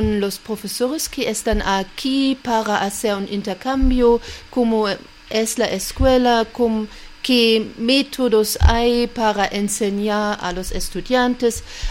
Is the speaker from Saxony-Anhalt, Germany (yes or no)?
yes; Magdeburg, Saxony-Anhalt, Germany; Spanish is a second language; Yo bien vengo de Magdeburgo, es una ciudad cerca de Berlín. Está más o menos a 150 kilómetros de la capital.